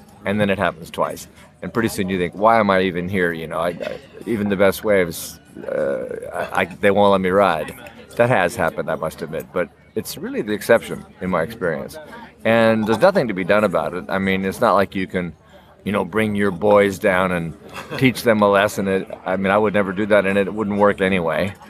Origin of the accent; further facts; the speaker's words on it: California, United States; Even though I grew up in California, you know, it's sort of spot to spot.